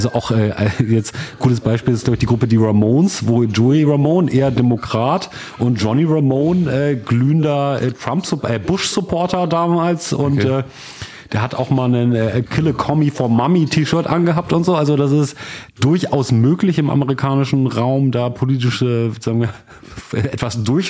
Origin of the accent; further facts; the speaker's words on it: Germany; ich glaube aber auch, wir haben als Deutsche auch immer so einen Blick auf so Indie- und Punkmusik